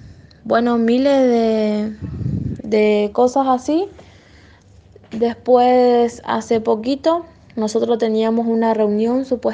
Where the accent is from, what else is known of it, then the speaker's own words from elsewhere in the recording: Puerto Esperanza, Misiones, Argentina; now in Posadas, Argentina; yo soy de Puerto Esperanza, nací allá, tengo toda mi familia allá.